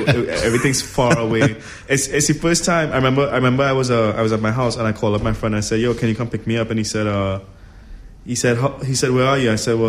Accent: Trinidad & Tobago; I'm from Chicken Shack on a beach on a island in the Caribbean called Trinidad.

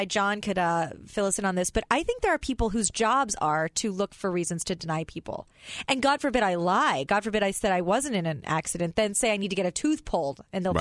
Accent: Kansas, United States; I'm from Kansas.

